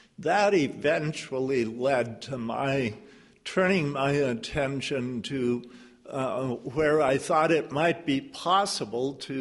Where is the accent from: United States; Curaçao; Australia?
United States; Missoula, Montana; I'm from Missoula.